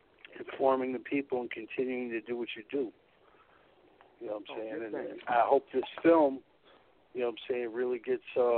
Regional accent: Illinois, United States; No, I'm from Illinois.

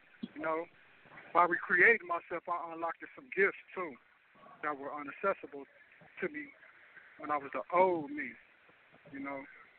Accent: Cleveland, Ohio, United States; I'm from Cleveland, Ohio. Right now, I'm currently at Richmond Correctional Institution

